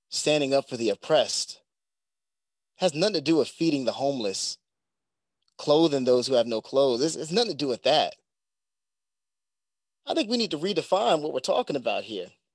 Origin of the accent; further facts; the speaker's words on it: Bronx, New York, United States; You know, I'm from the Bronx, you know what I mean? And there are things that I would see in the Bronx